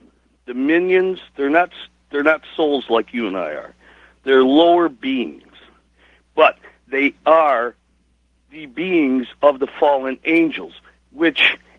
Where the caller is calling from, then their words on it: Milwaukee, Wisconsin, United States; I'm calling from Milwaukee.